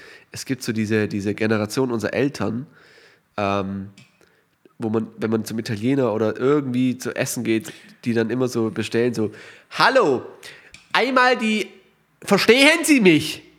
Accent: Baden-Württemberg, Germany; Die erste Frage, die du als Schwabe immer stellen musst, gibt es da Autos?

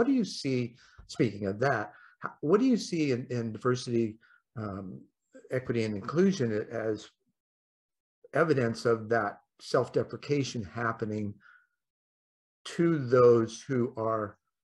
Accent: Indianapolis, Indiana, United States; born there; You know, I mentioned that I was born in Indianapolis. I was born an orphan.

